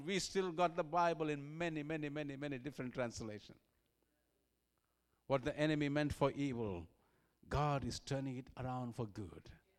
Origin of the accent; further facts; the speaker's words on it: India; now in United Kingdom; I come from India, originally born, and been a missionary in the United Kingdom for a long time.